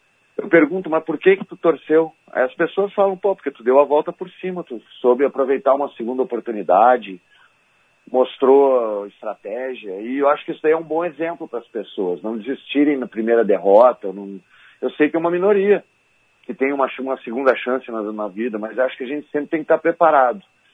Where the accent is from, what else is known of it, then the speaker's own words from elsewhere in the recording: Porto Alegre, Rio Grande do Sul, Brazil; Eu sou cria do Menino Deus com muito orgulho da Visconde ali.